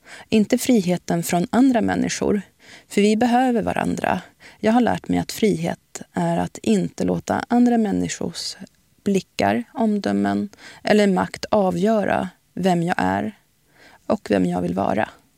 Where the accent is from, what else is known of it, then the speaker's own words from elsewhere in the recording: Sweden; also born or lived in Iraq; Jag är född i Irak, uppvuxen i Sverige muslim.